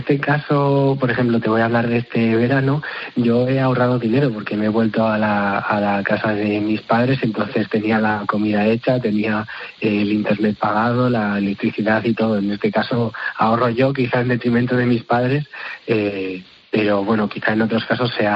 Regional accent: Burgos, Castile and León, Spain; now in Madrid, Spain; yo como burgalés la verdad que me he sentido muy oprimido por el calor de Madrid

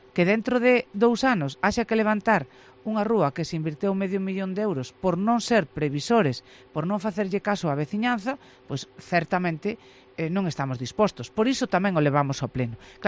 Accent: Lugo, Galicia, Spain; e como lucense, pois tamén dende logo é un acto de responsabilidade.

